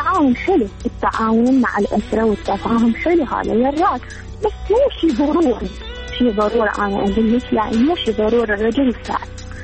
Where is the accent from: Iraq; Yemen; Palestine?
Iraq; Najaf, Najaf Governorate; من النجف، وخريجة معهد معلمات،